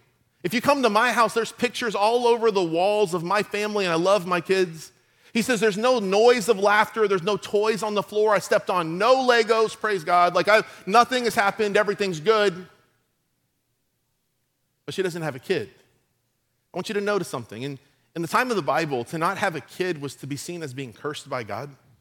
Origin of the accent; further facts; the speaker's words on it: West Palm Beach, Florida, United States; I grew up in West Palm Beach, and West Palm Beach is funny because West Palm Beach is known for its extravagance, its opulence.